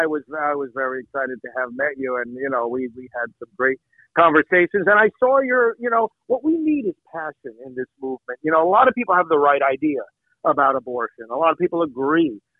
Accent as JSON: {"language": "English", "region": "New York", "country": "United States", "tie": "born or raised there", "said": "You know, I think, of course, I'm from New York originally. We grew up just north of New York City."}